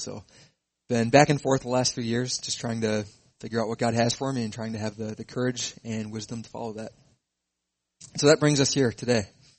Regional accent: Coon Rapids, Minnesota, United States; I grew up in Coon Rapids, Minnesota. It's just northwest of Minneapolis.

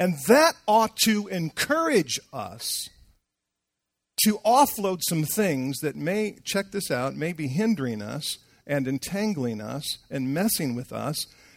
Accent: Detroit, Michigan, United States; Sorry, I just say things differently, but, you know, I'm from Detroit, right? From the clubs.

